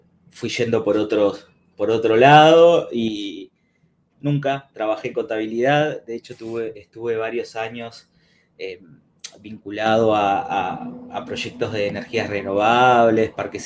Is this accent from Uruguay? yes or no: yes; Uruguay; moved away as an adult; now in Montevideo, Uruguay; un poquito de portugués hablo y entiendo también, pero bueno, hace ya varios años que dejé mi ciudad natal y me vine aquí a Montevideo, a la capital. Me vine a estudiar. De hecho, en el 2011 empecé facultad.